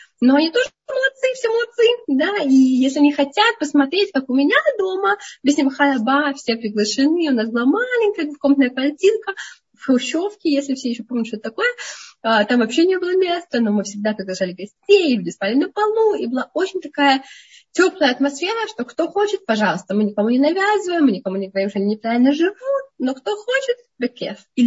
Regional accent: Moscow, Russia; да, я выросла в Москве.

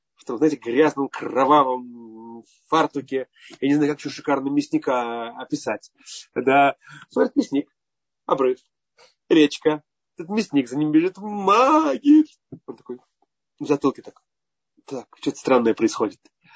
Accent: Belarus; Я сам родом из Беларуси, и моя первая раввинская работа была в Беларуси.

